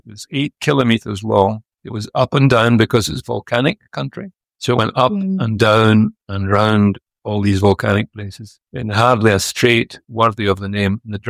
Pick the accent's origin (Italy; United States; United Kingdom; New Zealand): United Kingdom; Scotland; Well, I'm very Scottish and very careful about getting ahead of myself.